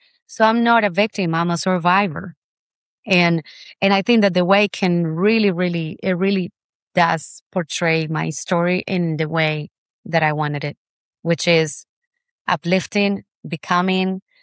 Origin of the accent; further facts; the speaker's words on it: Colombia; My childhood and my all the time that I grew up in Colombia was very, very difficult. I come from a very hostile place in Colombia